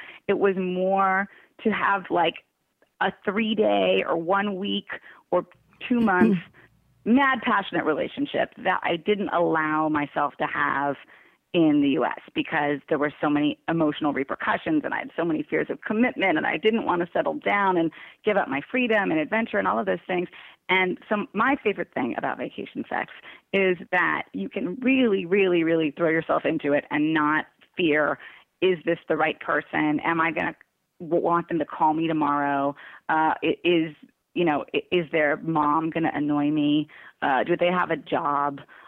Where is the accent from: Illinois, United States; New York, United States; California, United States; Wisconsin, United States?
California, United States; Long Beach; And I came from Long Beach, California, where there were 39 different languages spoken as a first language.